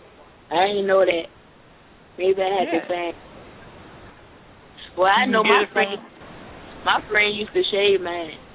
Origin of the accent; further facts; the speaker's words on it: South Carolina, United States; now in Virginia, United States; I live in VA, but I'm from South Carolina.